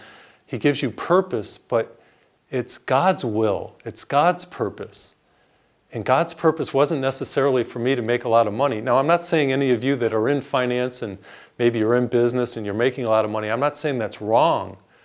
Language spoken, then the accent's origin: English; Massachusetts, United States; I remember I grew up in Massachusetts. I was the third of three children. I have two older sisters, mom and dad, good white middle-class neighborhood, Western Massachusetts.